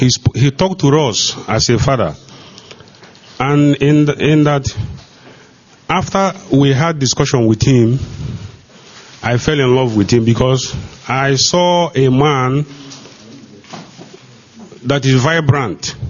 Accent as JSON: {"language": "English", "town": "Ihiala", "region": "Anambra", "country": "Nigeria", "said": "I hail from Ihiala Nihiala local government area of Anambra State."}